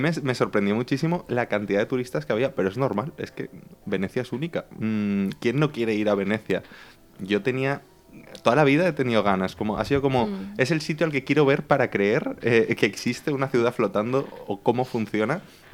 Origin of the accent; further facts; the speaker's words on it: Valencian Community, Spain; como regionalista valenciano que soy